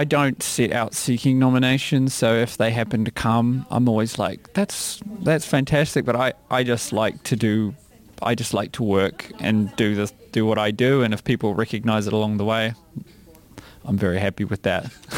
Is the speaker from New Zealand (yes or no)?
yes; New Zealand; I feel like as a Kiwi